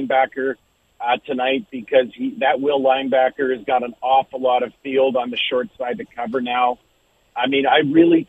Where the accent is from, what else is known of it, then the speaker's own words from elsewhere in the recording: Winnipeg, Manitoba, Canada; I grew up in Winnipeg